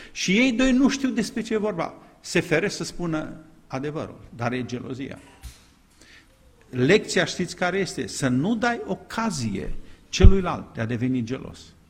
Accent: Transylvania, Romania; Eu sunt ardelean.

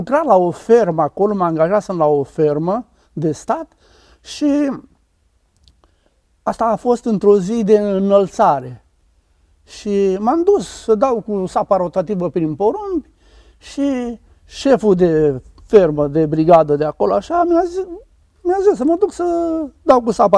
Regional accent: Oltenia, Romania; now in Timișoara, Romania; Eu vin din Oltenia, am venit în Timișoara.

